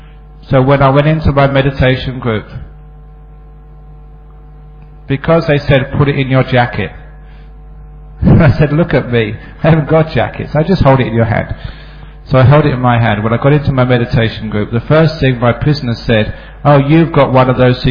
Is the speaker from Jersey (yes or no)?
no; Australia; even though I'm Australian